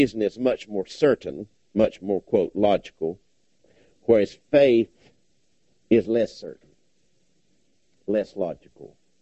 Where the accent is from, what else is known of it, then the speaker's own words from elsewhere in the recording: United States; Laboratories, as they call them. I'm American, I call it laboratory.